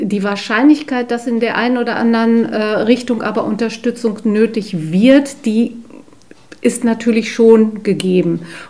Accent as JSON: {"language": "German", "town": "Hamm", "region": "North Rhine-Westphalia", "country": "Germany", "tie": "born or raised there", "said": "Ich bin waschechte Hammenserin eigentlich. Geboren im Hammer Westen, jetzt aktuell lebend in Rhinern."}